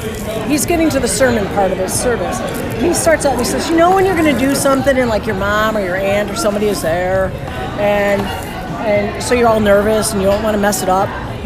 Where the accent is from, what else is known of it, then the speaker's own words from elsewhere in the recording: Sycamore, Illinois, United States; That's how I got to be in my hometown.